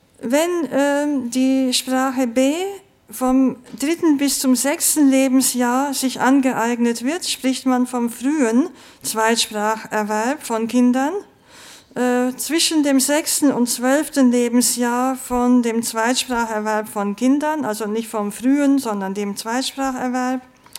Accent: Turkey; also born or lived in Germany; Ich zum Beispiel bin auch in einem bilingualen Elternhaus aufgewachsen. Meine Mutter kommt aus Deutschland, ich bin in der Türkei aufgewachsen mit Deutsch und Türkisch.

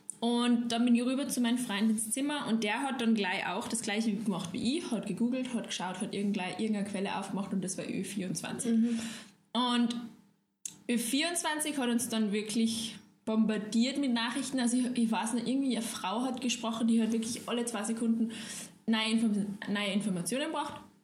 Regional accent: Salzburg, Austria; now in Vienna, Austria; Wir kommen beide aus Salzburg.

